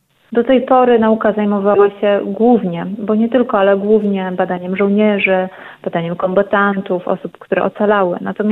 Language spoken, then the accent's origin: Polish; eastern Poland, Poland; Sama osobiście pochodzę z terenów wschodnich, tutaj ze wschodniej Polski